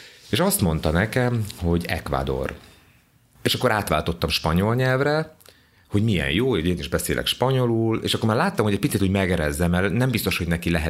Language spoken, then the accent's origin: Hungarian; Hungary; És akkor mondtam neki, hogy yo soy húngaro, vagyis, hogy magyar vagyok